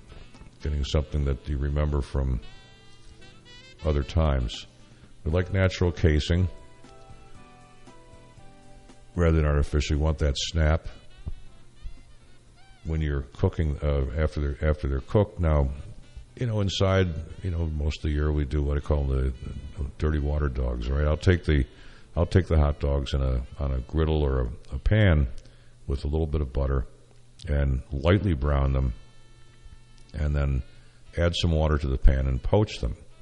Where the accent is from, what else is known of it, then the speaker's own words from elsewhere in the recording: Syracuse, New York, United States; Back, I hail from Syracuse.